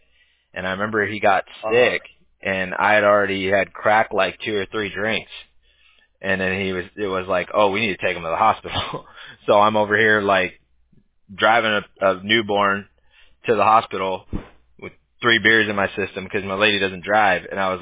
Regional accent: United States; Yeah, no, I'm from the States. We're all from the States.

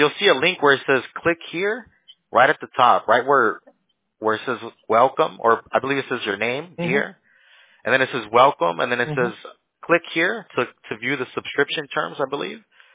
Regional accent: United States; born there; So I was born here in the States, but you know, that's where yeah, that's where I get the Spanish from.

